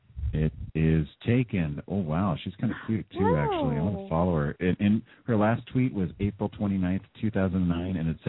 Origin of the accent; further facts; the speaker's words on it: California, United States; I am from the Bay, so that's how we do it here.